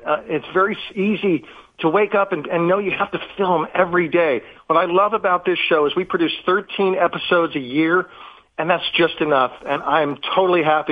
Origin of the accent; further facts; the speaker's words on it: Florida, United States; I'm from Florida, so anytime I can get in the mountains